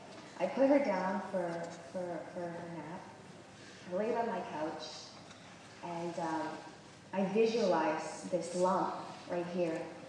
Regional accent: Ontario, Canada; now in Montreal, Canada; I always wanted to move to Montreal. I was from Ontario, and I found my way there. I moved there alone with my daughter

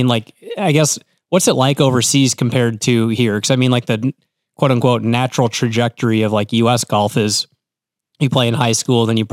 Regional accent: Cabot, Arkansas, United States; also born or lived in Little Rock; So I was born in Little Rock, and then we lived in Cabot.

